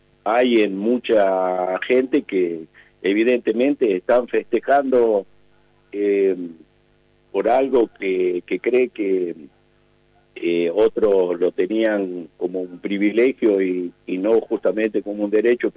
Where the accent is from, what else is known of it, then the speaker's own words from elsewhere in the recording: Argentina; no sé qué vamos a recordar el primero de mayo como trabajadores argentinos